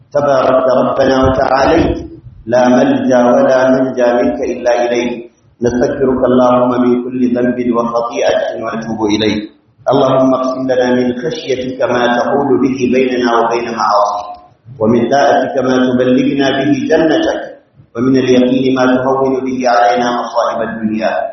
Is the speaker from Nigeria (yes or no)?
yes; Nigeria; اللهم اجعل بلدنا نيجيريا آمنا